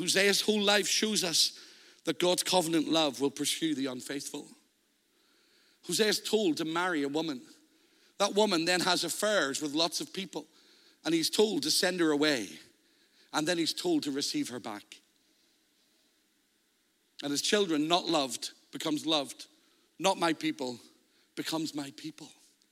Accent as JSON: {"language": "English", "region": "Northern Ireland", "country": "United Kingdom", "said": "I come from Northern Ireland"}